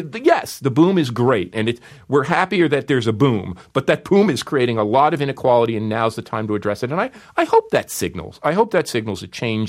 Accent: Newark, New Jersey, United States; I was born in Newark, New Jersey, grew up in New Jersey, could go to Rutgers University and get a path to upward mobility.

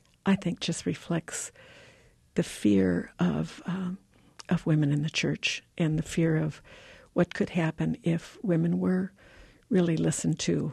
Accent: United States; I'm an American, and I am the church. I'm a Catholic.

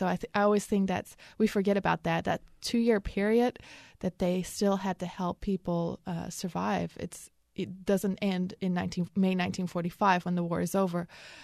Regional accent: Belgium; moved away; I'm originally from Belgium. I grew up there, and my whole family still lives there.

